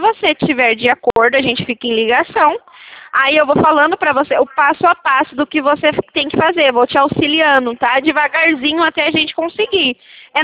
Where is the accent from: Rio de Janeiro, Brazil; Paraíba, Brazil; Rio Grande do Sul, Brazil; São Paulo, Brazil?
São Paulo, Brazil; Americana; Sim, eu sou de Americana, eu tô conversando com você aqui de Americana